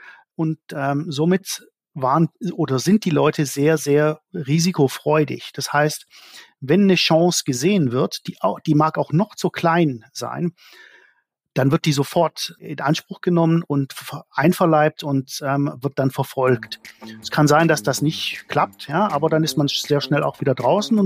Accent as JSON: {"language": "German", "country": "South Africa", "tie": "born or raised there", "moved": "as an adult", "lives_now": "Germany", "said": "Ja, ich bin in Südafrika aufgewachsen, in den 70er und 80er Jahren. Bin dann nach Deutschland gekommen zum Studieren"}